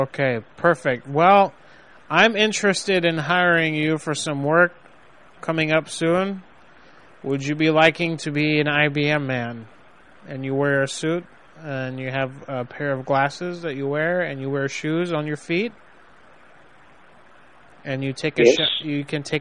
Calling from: New York City, New York, United States; I'm calling from New York City in the United States of America.

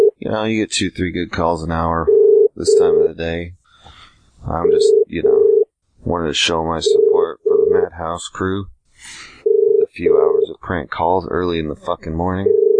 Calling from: United States; Yes, I'm calling from the United States of America, greatest country in the world. I mean, I am an American.

